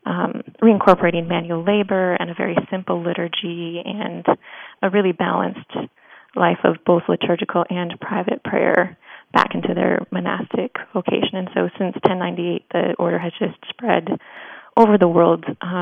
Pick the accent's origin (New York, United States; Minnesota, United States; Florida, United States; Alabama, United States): Minnesota, United States; Osseo; I am, yes. I grew up in Osseo, so in the Brooklyn Park, Maple Grove area.